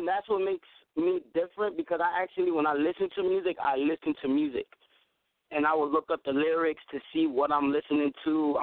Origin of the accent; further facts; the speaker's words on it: Lebanon, Pennsylvania, United States; I'm from Lebanon, PA.